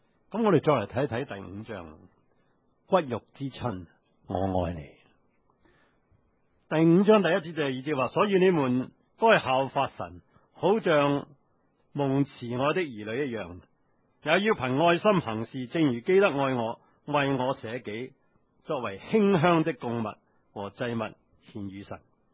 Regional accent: Hong Kong; 中国人对他的想法，或者我们今天香港人想法，就是爱是什么？

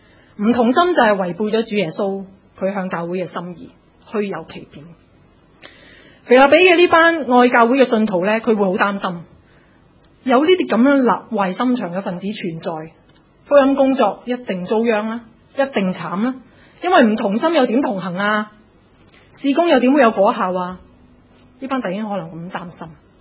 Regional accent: China; 我们中国人呢会讲同床异梦，大家都听过。

